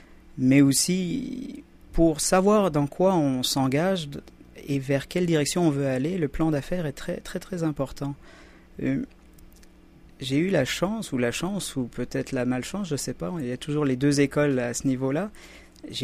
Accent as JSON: {"language": "French", "country": "Switzerland", "said": "Je parle de mon cas particulier. Je viens de la Suisse. La Suisse est un pays où il y a beaucoup d'argent."}